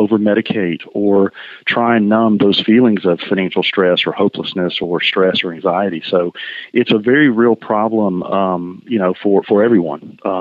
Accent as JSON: {"language": "English", "town": "Chattanooga", "region": "Tennessee", "country": "United States", "said": "I'm from Chattanooga. So Cadis is very, very close to me."}